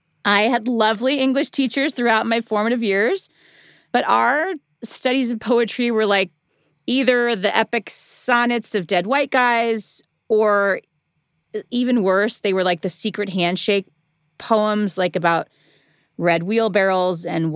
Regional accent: Midwest, United States; And this is me as a white girl growing up in the Midwest.

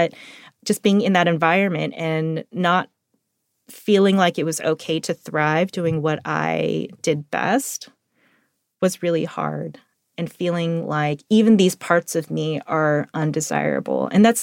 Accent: San Jose, California, United States; So I grew up in the Cupertino side of San Jose.

